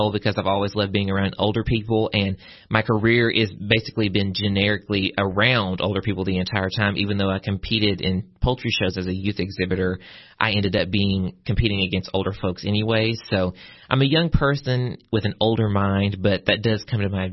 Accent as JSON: {"language": "English", "region": "the South", "country": "United States", "said": "And it looks differently for me because I'm a man and I'm from the South."}